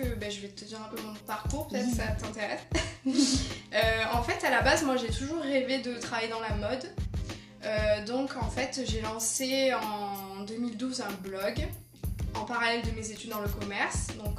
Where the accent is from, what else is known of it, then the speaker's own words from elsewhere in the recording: Marseille, Provence-Alpes-Côte d'Azur, France; accent: southern French; moved away as an adult; Ça fait un an et demi que je suis ici. Donc à la base je suis marseillaise, je viens du sud, hein, vous pourrez l'entendre mon petit accent en chantant. J'ai 26 ans et je suis venue ici il y a un an et demi